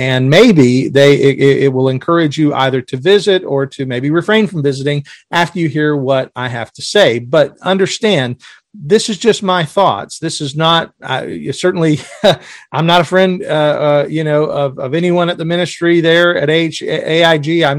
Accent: Florida, United States

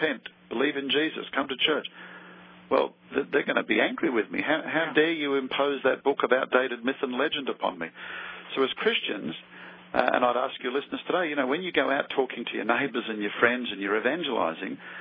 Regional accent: Australia; my home country of Australia

